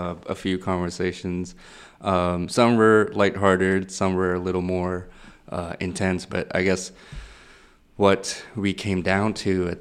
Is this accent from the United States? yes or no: no; Pakistan; from a mid-sized family. I know that wasn't part of the options, but and life in Pakistan, like me growing up in Pakistan, was very, I was a very inquisitive person.